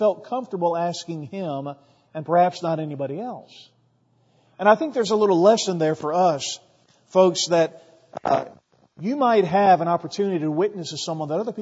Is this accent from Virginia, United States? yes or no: no; Texas, United States; I thought it was funny when I was in Israel, I was at one of the souvenir shops, and the lady asked me where I was from, I said, I'm from Texas, and she said, where? And being a dummy, I said, in America.